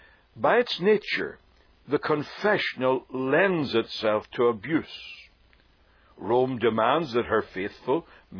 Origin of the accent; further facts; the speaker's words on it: Ireland; As you probably guessed, I come from Ireland. The Irish can make a joke out of anything.